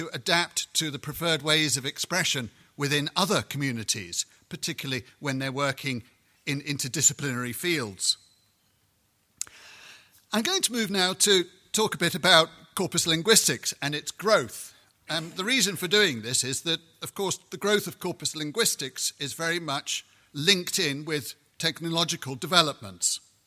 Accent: United Kingdom; I'm from Britain.

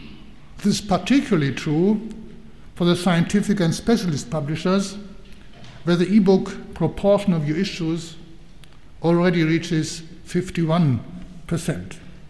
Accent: Germany; English is a second language; you have no doubt that I'm a German, as Arno de Kemp is a Dutch, and you heard from my accent. But I try hard not to spoil my pronunciation and to become too English. I try hard to stay German.

